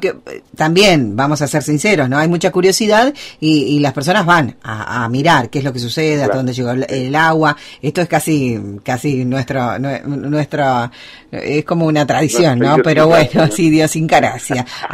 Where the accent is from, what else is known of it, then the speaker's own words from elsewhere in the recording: Bolivia; nosotros también como bolivianos por ahí tenemos esa mirada de que no hay tanta población cercana al río